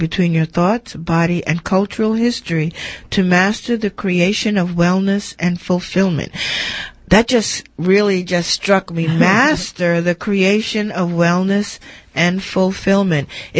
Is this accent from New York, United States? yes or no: yes; Bronx, New York, United States; You know, I grew up in the Bronx. I used to live on Davidson Avenue in the Bronx and went to elementary school.